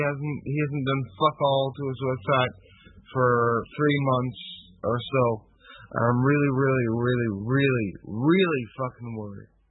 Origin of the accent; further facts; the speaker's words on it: Belfast, Northern Ireland, United Kingdom; Yeah, I'm originally from Belfast.